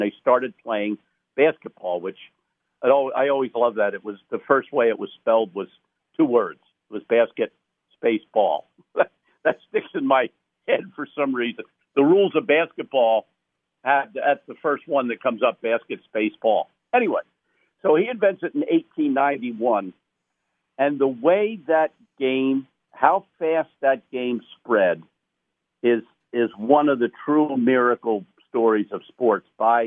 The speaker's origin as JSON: {"language": "English", "region": "New Jersey", "country": "United States", "tie": "born there", "said": "I was born in South Jersey."}